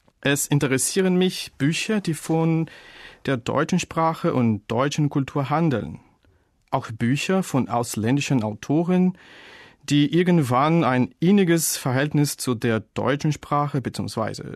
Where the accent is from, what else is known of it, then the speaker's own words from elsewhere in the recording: Brazil; German is a second language; Ich komme aus Brasilien. Ich bin im Jahre 1976 geboren. Ich arbeite als Deutschlehrer an einer deutschen Schule in São Paulo.